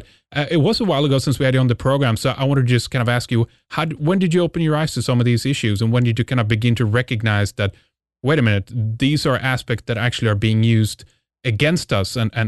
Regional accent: Sweden; English is a second language; I'm from Sweden.

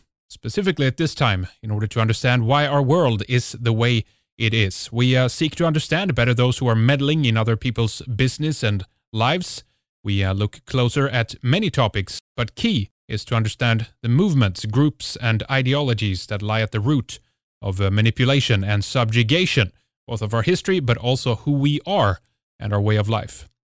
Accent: Sweden; from Sweden, and this is Red Ice Radio.

